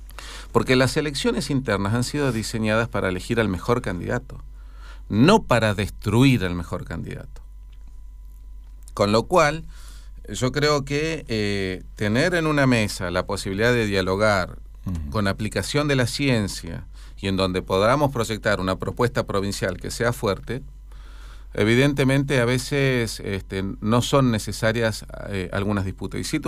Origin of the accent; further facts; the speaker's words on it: Neuquén, Argentina; Soy de la provincia del Neuquén. Amo el federalismo, pero defender a mi Neuquén.